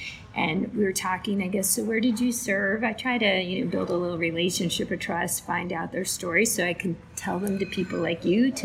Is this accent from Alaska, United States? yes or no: yes; Alaska, United States; I grew up in Alaska, and I would not be standing right here if I hadn't.